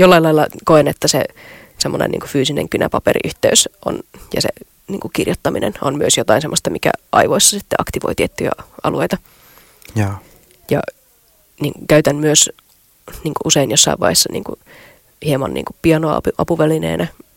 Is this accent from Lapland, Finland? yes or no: yes; Rovaniemi, Lapland, Finland; Olen Rovaniemeltä kotoisin ja nyt sitten tietyllä tavalla se Lapin valo on ollut läsnä siellä varttuessa myös.